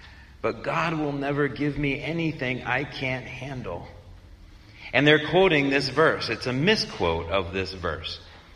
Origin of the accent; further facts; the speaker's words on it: Missouri, United States; I grew up in Missouri. So all over Missouri, it's Route 66 land.